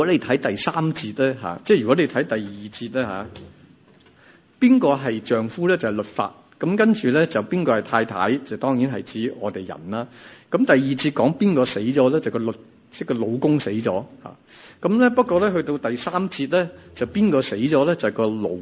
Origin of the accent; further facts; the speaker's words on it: China; 即系我哋中国人嘅骄傲就系我能够做到个君子咯